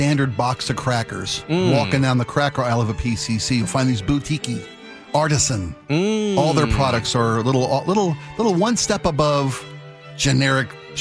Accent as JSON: {"language": "English", "country": "Ireland", "said": "You know, I have to start this by saying I'm Irish, and I can eat anything, literally."}